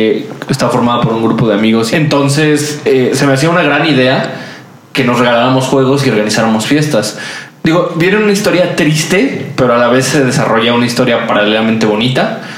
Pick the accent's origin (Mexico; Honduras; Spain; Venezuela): Mexico; tenías un pretexto como buen mexicano para hacer una reunión.